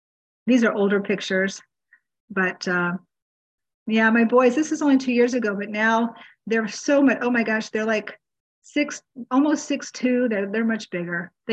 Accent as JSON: {"language": "English", "region": "Massachusetts", "country": "United States", "tie": "born or raised there", "said": "I grew up in Massachusetts, and when I'd come home from college, he'd always have a comment"}